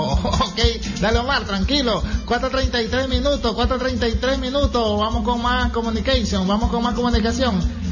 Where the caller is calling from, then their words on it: Ciudad Sandino, Managua, Nicaragua; de Ciudad Sandino, mi hermano